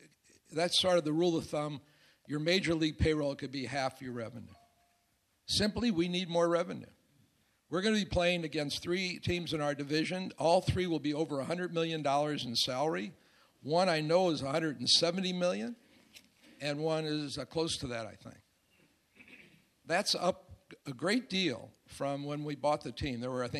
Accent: St. Louis, Missouri, United States; And obviously, I grew up in St. Louis where I knew Stan Musial was going to be there every year.

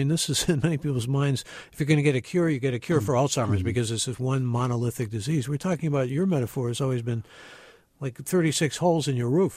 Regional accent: Cleveland, Ohio, United States; I'm from Cleveland.

